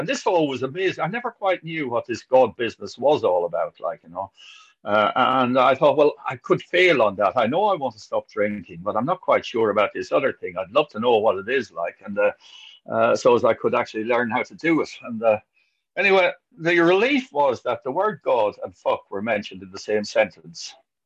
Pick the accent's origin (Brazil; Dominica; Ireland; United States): Ireland; I'm young and I'm Irish.